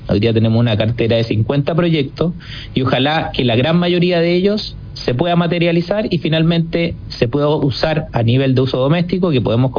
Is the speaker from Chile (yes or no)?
yes; Chile; yo de verdad como chileno hoy día me siento súper orgulloso